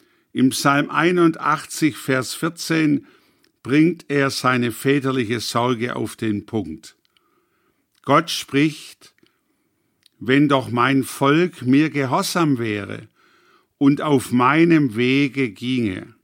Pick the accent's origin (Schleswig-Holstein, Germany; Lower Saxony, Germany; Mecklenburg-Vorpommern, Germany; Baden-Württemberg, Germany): Baden-Württemberg, Germany; Reutlingen; Ich erinnere mich an eine bedeutende Persönlichkeit in meiner Heimatstadt Reutlingen